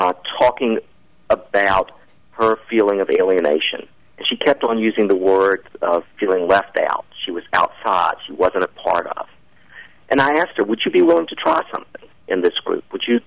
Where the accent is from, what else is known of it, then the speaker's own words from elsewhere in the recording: the South, United States; I'm sure you detected that I'm from the South, so I have to tell stories.